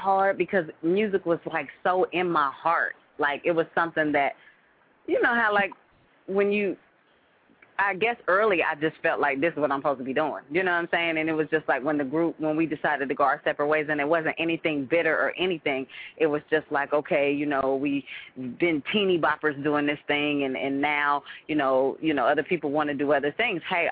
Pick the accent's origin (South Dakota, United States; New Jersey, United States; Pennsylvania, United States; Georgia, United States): Georgia, United States; Atlanta; also born or lived in Illinois; I was born in Illinois. I've been in Atlanta almost my whole life.